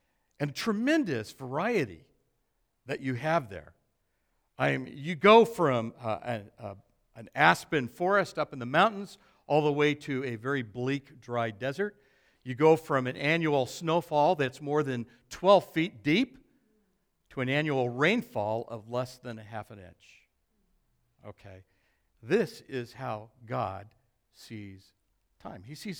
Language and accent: English; Arizona, United States; I was born and raised in Arizona. Everything in Arizona happens because of the Colorado River.